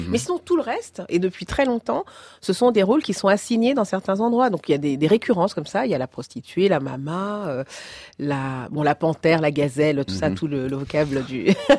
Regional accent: France; je suis française, c'est mon pays.

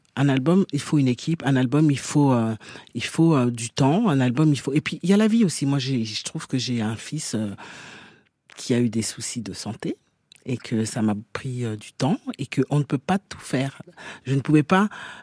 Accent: Paris, Île-de-France, France; moi je suis une Africaine qui est née à Paris, oui. qui a grandi en France, qui est française, hein, je suis française.

